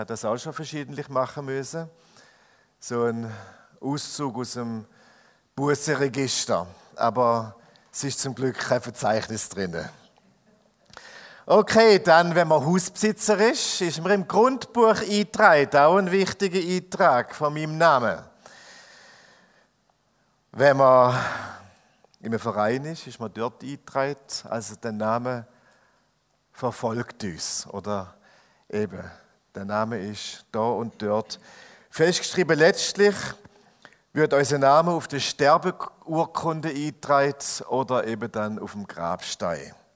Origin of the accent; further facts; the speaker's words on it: Germany; ich bin ja Deutsche, ich kenne das nicht so.